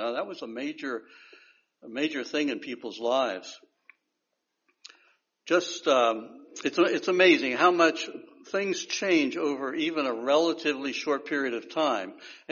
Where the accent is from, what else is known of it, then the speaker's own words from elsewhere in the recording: Pennsylvania, United States; Many years ago, I went back to the town where I grew up in Pennsylvania. The elementary school I had attended had been torn down.